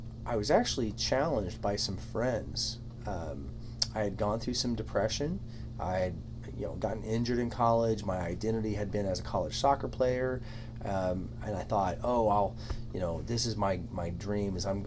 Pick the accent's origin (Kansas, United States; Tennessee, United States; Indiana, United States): Kansas, United States; Wichita; So I was raised in the church, and as a child, I went through some courses. I grew up in First Baptist Church in downtown Wichita, Kansas.